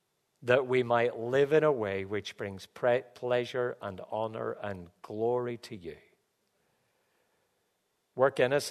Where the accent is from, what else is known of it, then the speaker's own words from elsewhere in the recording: Dublin, Leinster, Ireland; moved away as an adult; now in Australia; I'm from Ireland, lived in Dublin for 12 years before we moved to Australia in 2012.